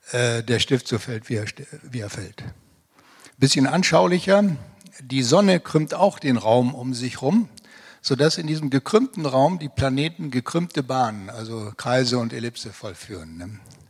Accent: Swakopmund, Erongo, Namibia; in meinem Heimatort in Zwakopmund wiederholen oder sagen wir mal in Kapstadt.

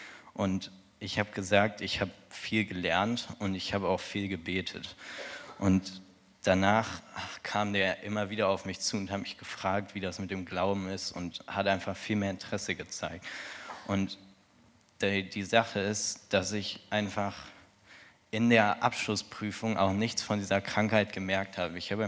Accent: Kamp-Lintfort, North Rhine-Westphalia, Germany; Ich bin 16 Jahre alt und ich komme aus Kamm-Lindfort, nur um mich mal kurz vorzustellen.

